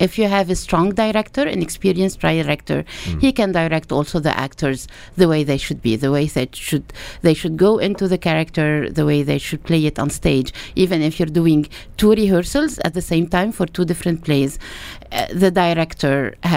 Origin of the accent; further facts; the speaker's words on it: Beirut, Beirut Governorate, Lebanon; English is a second language; In other countries, like I come from Beirut, we play for 3-4 weeks.